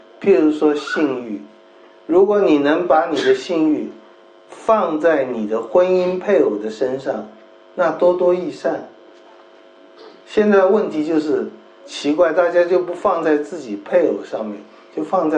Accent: China; 培根这样说，我们中国人其实也很多人这样说，知识实在是力量。

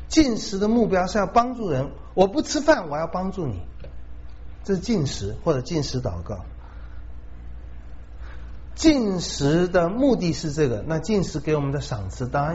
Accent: China; 我们中国人有一句话用在这里很像，打肿脸充胖子

